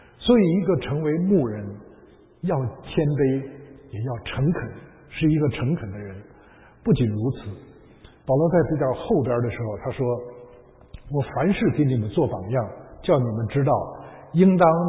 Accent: northern China, China; 这个我是北方人，我不知道你们家乡的习俗怎么样

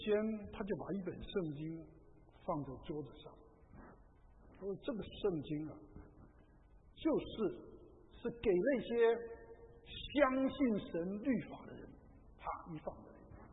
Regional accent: Taiwan; 我是从台湾来的，所以对台湾的新闻也很关心啊

